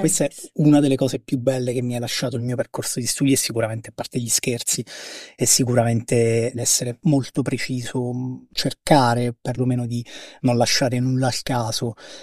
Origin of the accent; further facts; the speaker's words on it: Pescara, Abruzzo, Italy; sono di Pescara